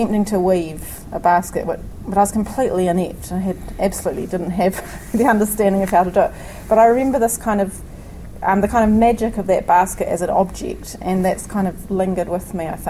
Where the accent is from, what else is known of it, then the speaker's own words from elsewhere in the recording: Canvastown, Marlborough, New Zealand; I grew up in a little place called Canvastown in Marlborough, so it's in between Nelson and Blenheim near Havelock, and we were farming and pretty self-sufficient really back then in the 70s.